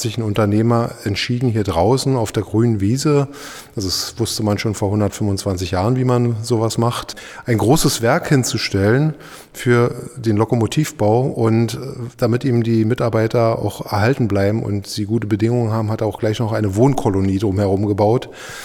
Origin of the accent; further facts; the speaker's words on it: Deutsch-Wusterhausen, Brandenburg, Germany; Also ich bin groß geworden in Deutsch-Wusterhausen, Ortsteil von Königs-Wusterhausen.